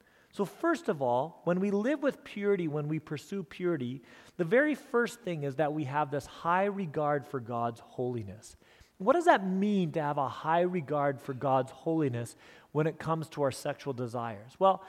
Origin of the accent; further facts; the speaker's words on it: Elkhorn, Manitoba, Canada; when I was a young man, 16, growing up in Elkhorn, Manitoba